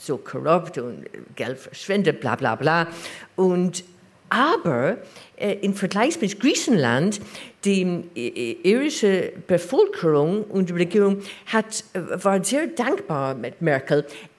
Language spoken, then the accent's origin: German; Ireland; German is a second language; So, ich komme aus Irland und ich habe zwei Beispiele.